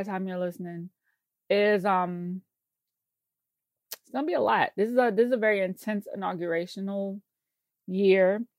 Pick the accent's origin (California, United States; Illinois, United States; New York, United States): New York, United States; And my thing is, and I say this as a New Yorker